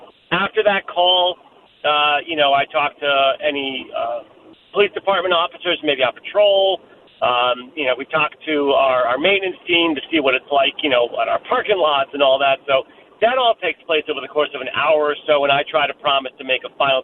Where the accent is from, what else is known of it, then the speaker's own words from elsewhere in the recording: New England, United States; I could deal with snow. I grew up in New England.